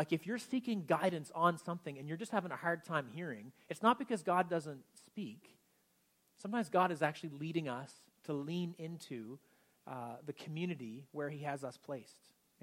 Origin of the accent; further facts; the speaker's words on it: the Maritimes, Canada; Like, we're from the Maritimes, right?